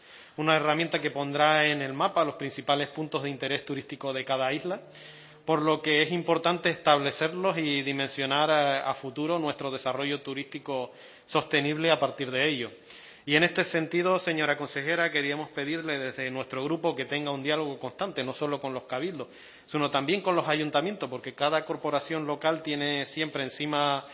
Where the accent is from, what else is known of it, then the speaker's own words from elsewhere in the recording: Valle Gran Rey, Canary Islands, Spain; se me venía a la mente pues un ejemplo claro de mi pueblo, en Valle Gran Rey